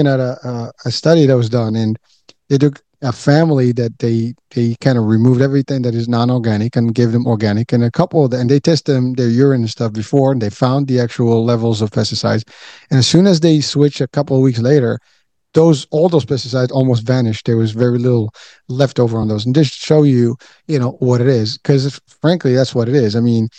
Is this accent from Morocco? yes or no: yes; Morocco; I am from Morocco. So actually I have that every morning.